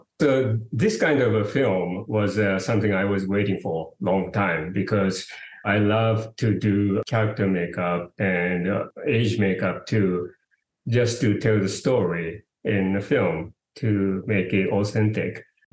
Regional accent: Japan; English is a second language; Of course, I'm from Japan and I was in Japan.

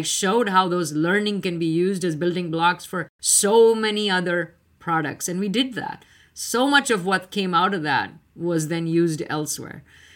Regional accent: India; moved away as an adult; now in United States; I was on the East Coast. I came from India.

